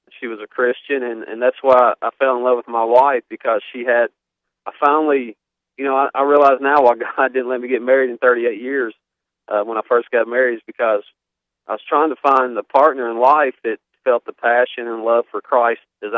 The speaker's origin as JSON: {"language": "English", "region": "Kentucky", "country": "United States", "lives_now": "Salt Lake City, United States", "said": "but I'm from Kentucky, and my wife and I have been married for 2.5 years"}